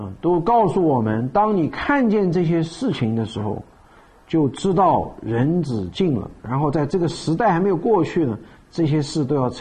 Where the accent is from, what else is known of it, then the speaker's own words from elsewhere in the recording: China; 你真正去想一想，就用我们中国人四散天下来做比喻来理解